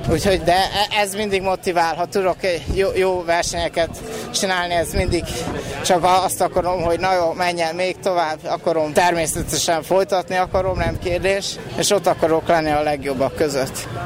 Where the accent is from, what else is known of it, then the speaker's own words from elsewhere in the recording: Borsod-Abaúj-Zemplén, Hungary; függetlenül, hogy én most magyar vagyok, és nem sínemzet, teljesítető. Semmi sem lehetetlen, azt mondom. Borsodból jöttem